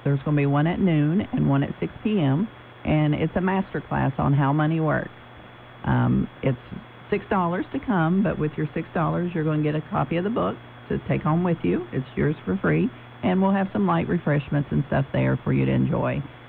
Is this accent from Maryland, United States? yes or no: no; West Virginia, United States; In my home state, I come from West Virginia, that's my home state, and I know I've seen generations of poverty